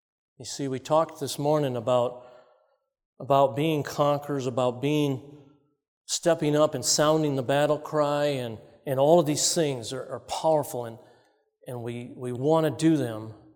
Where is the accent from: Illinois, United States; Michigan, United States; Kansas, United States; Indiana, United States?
Michigan, United States; Holly; I was born in Holly, Michigan. My dad was an auto worker, and he was convicted to become a pastor. So we moved to Andrews, which was EMC back then